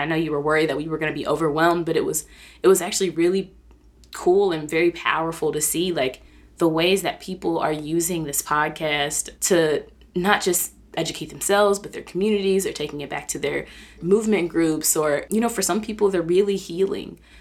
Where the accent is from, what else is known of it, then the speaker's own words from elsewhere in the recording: Kentucky, United States; As a person who was born and raised in the South, shout out to Kentucky